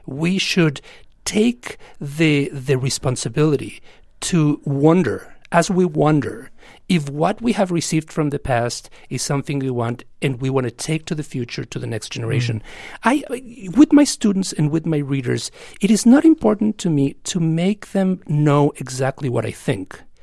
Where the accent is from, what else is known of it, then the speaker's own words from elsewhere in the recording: United States; For me, being an American means to be a contrarian